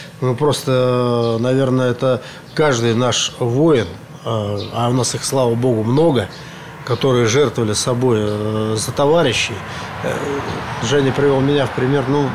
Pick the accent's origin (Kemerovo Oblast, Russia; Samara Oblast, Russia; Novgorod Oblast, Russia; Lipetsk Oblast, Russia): Kemerovo Oblast, Russia; Topki; Я сам из Кузбасса, я Топкинский родом. Родился, вырос там.